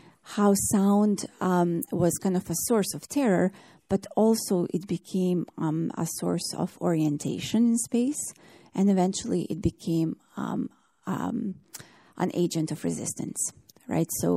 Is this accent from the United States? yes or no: no; Bosnia & Herzegovina; We are from Bosnia and Herzegovina, and we are dealing with soundscapes of war.